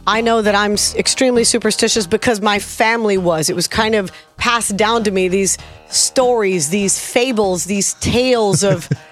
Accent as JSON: {"language": "English", "town": "Big Spring", "region": "Texas", "country": "United States", "tie": "born or raised there", "said": "So I'm driving in to my hometown where I was born, Big Spring, Texas."}